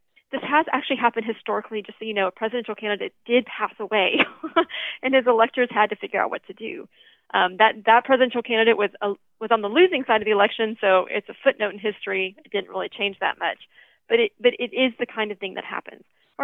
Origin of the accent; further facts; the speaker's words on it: Texas, United States; I'm from Texas. We have 38 electors.